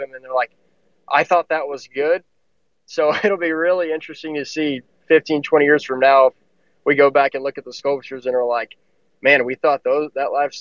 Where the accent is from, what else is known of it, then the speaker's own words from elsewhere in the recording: Needville, Texas, United States; So I grew up in Needville, a little town. We're about an hour southwest of Houston.